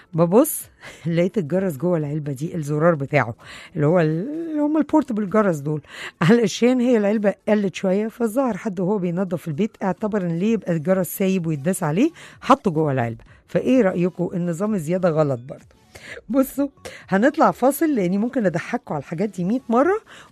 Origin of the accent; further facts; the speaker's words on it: Egypt; احنا بالذات كمصريين، كبني ادمين طبعا بس كمصريين بالذات، أبطال عالم في عيشة الأحداث قبل وقوعها